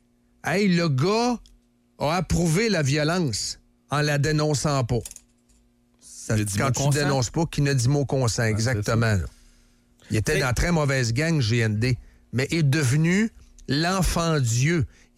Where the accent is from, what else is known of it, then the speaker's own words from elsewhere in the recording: Shawinigan, Quebec, Canada; born there; moved away; moi, je suis né à Shawinigan.